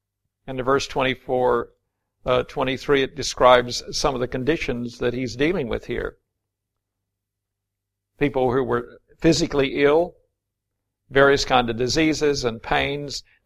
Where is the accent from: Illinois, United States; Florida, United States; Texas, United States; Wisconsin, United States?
Florida, United States; I grew up in Florida, and we had orange groves. That's what I grew up in.